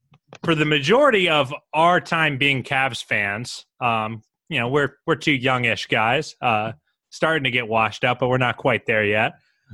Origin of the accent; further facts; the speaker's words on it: Columbus, Ohio, United States; like I'm from Columbus, which is closer